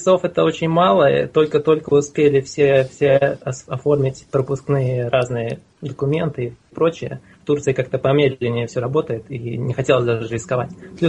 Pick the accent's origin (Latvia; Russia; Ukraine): Latvia; Ну, получается, я родился в Латвийской СССР в 84 году. То есть я сам из русской семьи.